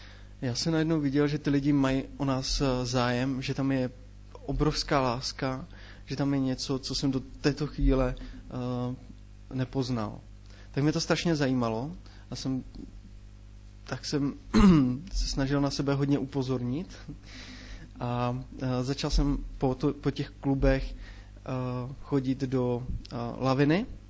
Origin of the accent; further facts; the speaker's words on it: Frýdek-Místek, Moravian-Silesian Region, Czechia; z naší rodiny není nikdo věřící a pocházím z Frýdku Místku. A bylo to tak, že jsem bydlel na sídlišti